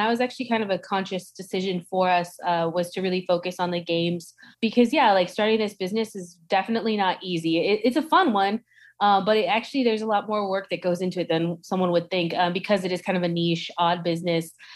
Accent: Highland Park, California, United States; So I actually did grow up in the area. I was born and raised in Highland Park. My parents have basically lived in the same house since the 60s. So that's where I'm from.

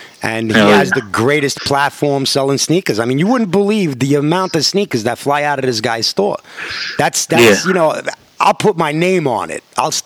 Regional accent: New York, United States; Of course, I'm a New Yorker. I say New York.

